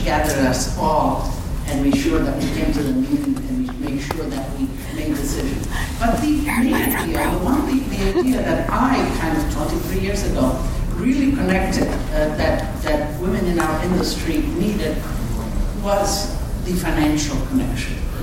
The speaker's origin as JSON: {"language": "English", "region": "Istria County", "country": "Croatia", "tie": "born or raised there", "also_born_or_lived": "Italy", "moved": "yes", "lives_now": "United States", "said": "you see, I come from Istria. I was born in Istria. Istria is no longer Italy."}